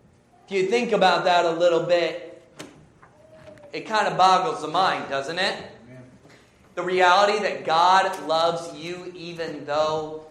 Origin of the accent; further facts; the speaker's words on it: Indiana, United States; You know, I grew up in Indiana.